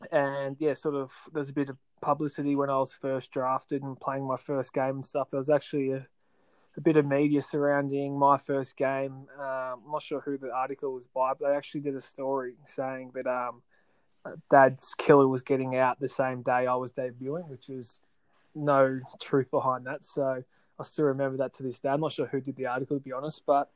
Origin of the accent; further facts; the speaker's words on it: Toowong, Victoria, Australia; I grew up in a little town called Toowong, down in South Gippsland. I'm one of eight. I have five sisters and two brothers. So, yeah, grew up just playing footy locally down there until about grade six, when I then moved to Yarram